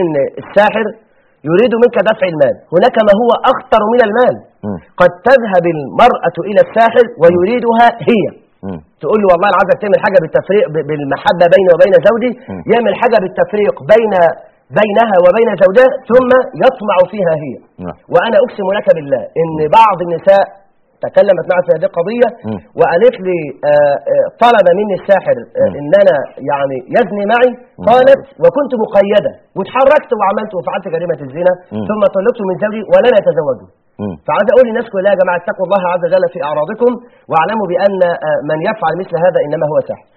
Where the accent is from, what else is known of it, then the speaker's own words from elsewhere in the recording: Egypt; مشهورين عندنا في مصر